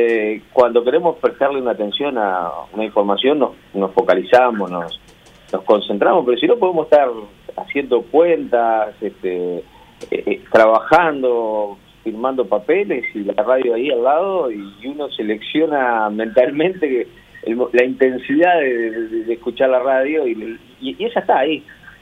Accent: Uruguay; yo estoy muy feliz como uruguayo

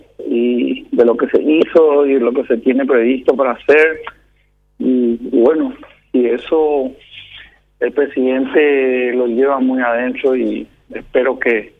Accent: Caazapá, Paraguay; yo soy justamente de Casapá y resulta ser que mi departamento, de donde yo provengo, es uno de los departamentos más pobres, ¿verdad? Tengo mucha gente por ahí.

